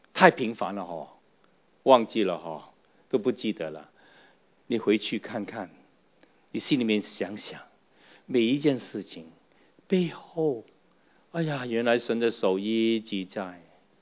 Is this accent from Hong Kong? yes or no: yes; Hong Kong; now in Canada; 还记得过去那个小故事啊，就是我离开香港以前呢，然后想一下后来就到了那个加拿大的时候要买什么呢